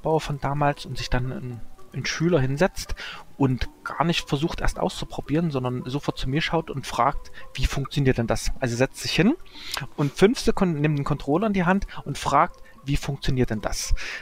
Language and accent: German; East Germany, Germany; weil ich als Ostdeutscher in den 70er und 80er Jahren überhaupt nicht mit westdeutschen Spielkonsolen in Berührung kam